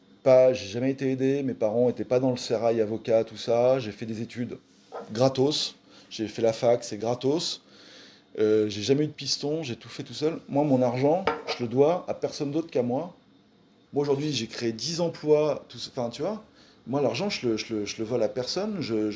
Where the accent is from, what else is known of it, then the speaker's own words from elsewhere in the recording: Normandy, France; je suis d'abord français, après je suis normand, et après je suis européen.